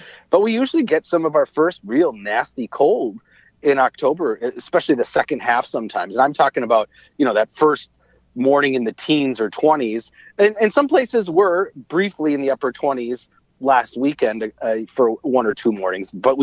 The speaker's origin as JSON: {"language": "English", "town": "Cottage Grove", "region": "Minnesota", "country": "United States", "tie": "born or raised there", "said": "And so I would, you know, commute from, you know, growing up in Cottage Grove, I was home for the summer, all the way out to Chanhassen to the weather service office every day"}